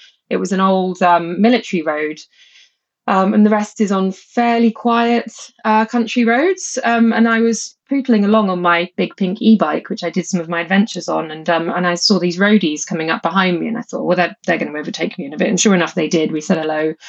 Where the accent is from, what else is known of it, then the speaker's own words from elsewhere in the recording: United Kingdom; I had as a kid and kind of lost over the years, I guess, being British.